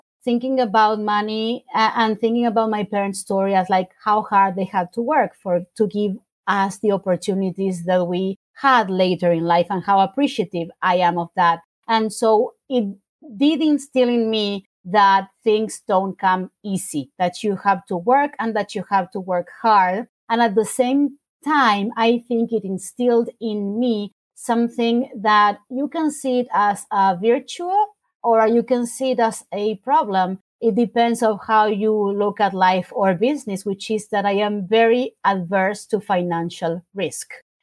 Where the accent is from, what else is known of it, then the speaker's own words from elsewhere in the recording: Argentina; English is a second language; when you're growing up in Argentina, the kind of birthday on steroids that kids in the US are used